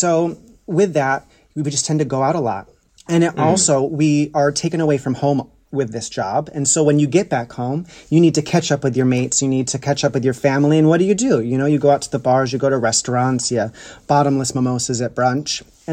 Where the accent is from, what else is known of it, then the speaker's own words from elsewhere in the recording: United States; So, I'm American.